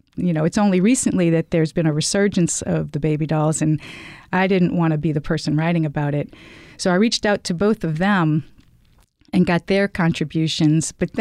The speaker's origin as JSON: {"language": "English", "town": "Madisonville", "region": "Louisiana", "country": "United States", "tie": "born or raised there", "also_born_or_lived": "New Orleans", "said": "We both grew up in Madisonville. I was born in New Orleans, but moved to Madisonville."}